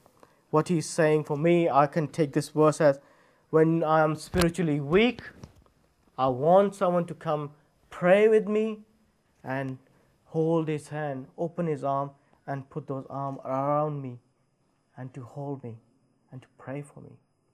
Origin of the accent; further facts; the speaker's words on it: Pakistan; Because I'm from Pakistan, I have seen pastors going around carrying oil and anointing people